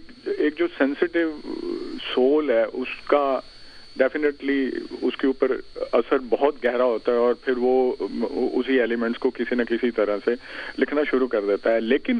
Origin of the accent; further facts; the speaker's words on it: Rodu Sultan, Punjab, Pakistan; میرا گاؤں روڈو سلطان ہے, جس میں ایک ہندو سینٹ ہے اور دوسرا جو ہے وہ مسلمان ہے, دونوں کی قبریں ایک پاس ہے.